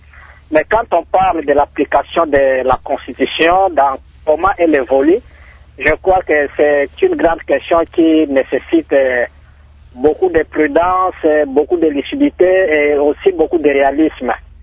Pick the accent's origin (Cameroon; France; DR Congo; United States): DR Congo; si nous devons être réalistes en tant que Congolais